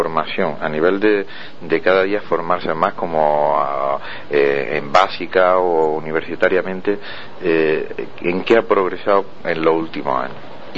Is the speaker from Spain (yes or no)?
yes; Spain; le digo esto como español y visto desde los ojos de España